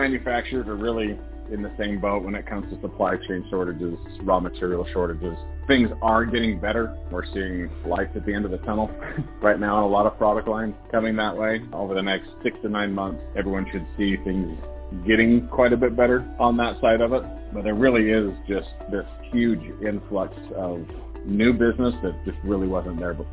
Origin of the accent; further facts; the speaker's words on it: Murray, Utah, United States; Yeah, I was born and raised in Utah. Grew up in the Murray Holiday area. Went to Cottonwood High School. Been in Utah my whole life.